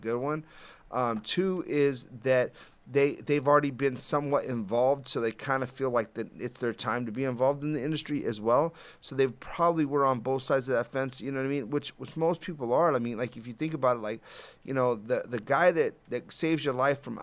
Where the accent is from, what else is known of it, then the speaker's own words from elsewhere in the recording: California, United States; You know, I'm from California, you know, and it's very hard to get away from Cali weather and Cali lifestyle.